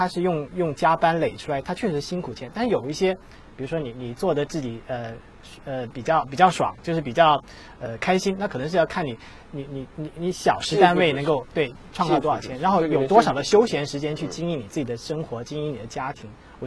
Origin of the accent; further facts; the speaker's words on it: China; 我觉得这是在我们中国人的这个教育里面。